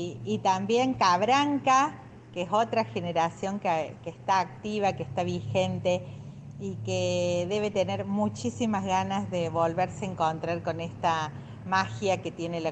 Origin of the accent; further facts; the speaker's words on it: Villa María, Córdoba, Argentina; soy de Villa María